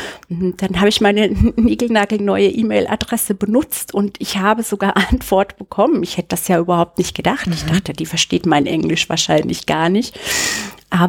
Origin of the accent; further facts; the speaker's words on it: Bad Neustadt, Bavaria, Germany; Ich bin in Bad Neustadt aufgewachsen. Das ist Bayerische Rhön. Das hört man auch so ein bisschen an meinem R. Genau. Da bin ich groß geworden